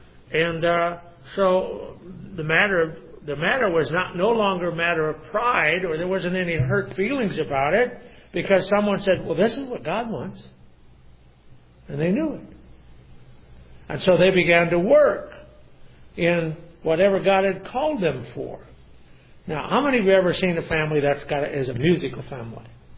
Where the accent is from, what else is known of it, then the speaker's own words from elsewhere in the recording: the South, United States; accent: southern; Well, I get my southern accent here going.